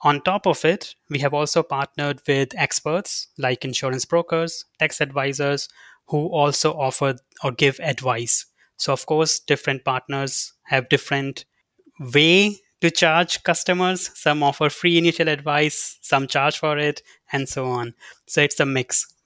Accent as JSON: {"language": "English", "country": "India", "moved": "as an adult", "lives_now": "Germany", "said": "So I'm from India and I came to Germany as a student."}